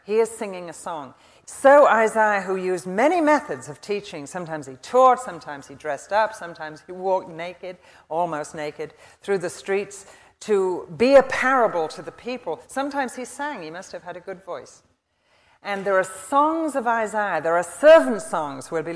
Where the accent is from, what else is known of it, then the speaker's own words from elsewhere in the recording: England, United Kingdom; Now, I'm English, in case you haven't noticed or in case you didn't know.